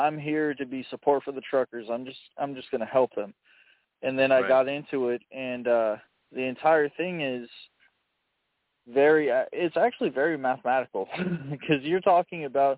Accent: the West, United States; I'm from a little bit out west. I'm from the Middle East, the Middle East of America. No, I'm from the West. We have those wind farms.

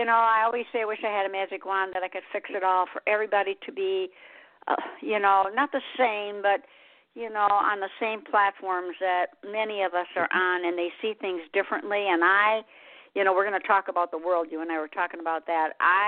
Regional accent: Detroit, Michigan, United States; because I was born and raised in Detroit. Rough place, but it was great for me, you know.

